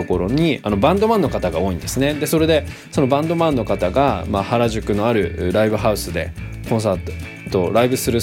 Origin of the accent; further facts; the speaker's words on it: Fukuoka, Japan; moved away as an adult; now in Tokyo, Japan; 24歳の時に、長崎の方に移りまして、で30歳になる前にですね、東京の方に移ってきまして、気がつけば人生の中で、生まれ育った福岡の次に、この東京での生活の方が長い